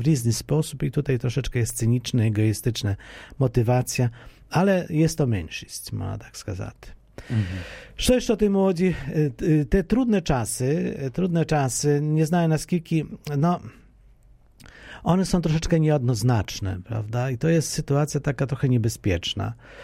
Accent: Poland; Ukrainian is a second language; Українська, і ми то слышимо, ми поляки дуже задоволені з тієї служби українських молодих людей

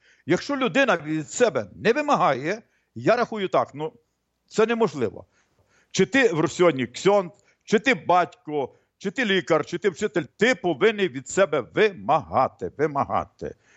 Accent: Zhytomyr, Zhytomyr Oblast, Ukraine; ми походимо з Житомира разом

